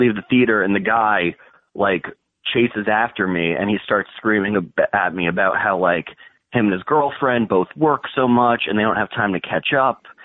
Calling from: Morristown, New Jersey, United States; New Jersey, Morristown.

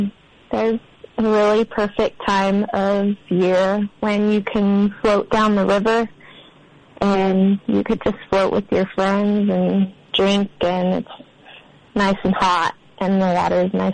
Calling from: Montana, United States

